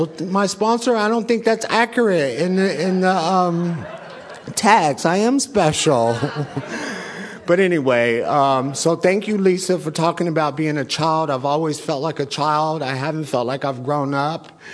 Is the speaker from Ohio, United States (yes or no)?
yes; Dayton, Ohio, United States; born there; So I was born in Dayton, Ohio. I'm biracial.